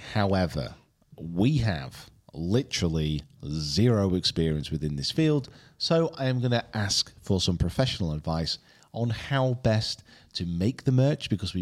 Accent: England, United Kingdom; St. George's Day is the one thing which isn't in our diary, because we are English and we don't care.

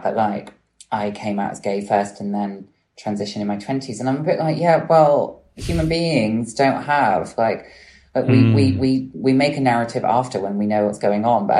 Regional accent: Bristol, South West England, United Kingdom; I grew up in Bristol

